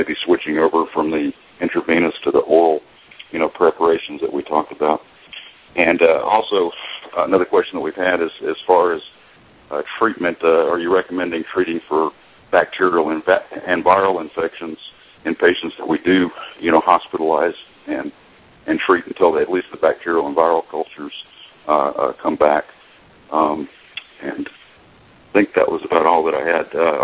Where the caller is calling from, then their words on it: Tennessee, United States; Yes, I'm calling from Tennessee